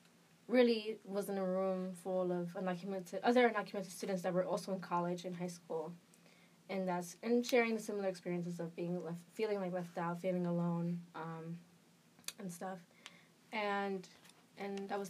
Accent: New Haven, Connecticut, United States; I grew up in New Haven, Connecticut, where it's just super, super diverse, predominantly black and brown population.

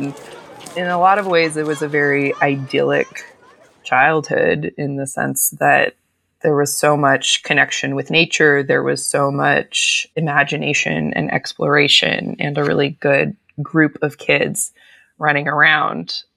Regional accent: Loyalton, California, United States; I can just say, oh, I grew up near Lake Tahoe.

